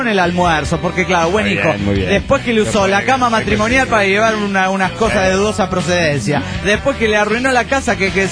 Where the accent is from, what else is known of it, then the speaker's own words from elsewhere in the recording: Chetumal, Quintana Roo, Mexico; de Chetumal, que en Tanaro, México.